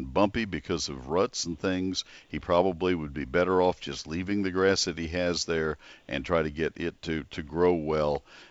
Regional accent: College Station, Texas, United States; I grew up in College Station.

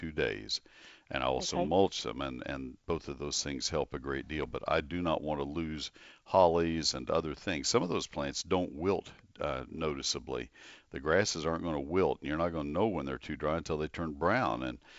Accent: College Station, Texas, United States; AgriLife is a cute word that they've decided to put together at College Station. It's my hometown.

